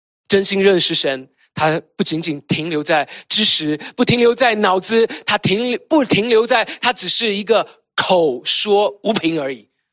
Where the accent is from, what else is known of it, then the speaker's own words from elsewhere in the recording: China; moved away as an adult; now in United States; 我们都没有在美国长大，来到美国都是我们人生的第二段的开始的时候